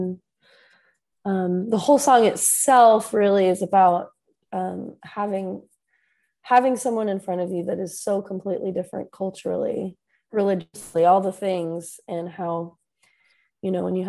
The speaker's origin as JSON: {"language": "English", "town": "Portland", "region": "Oregon", "country": "United States", "tie": "born or raised there", "said": "Especially, I mean, growing up in Portland and then moving to the South, you know"}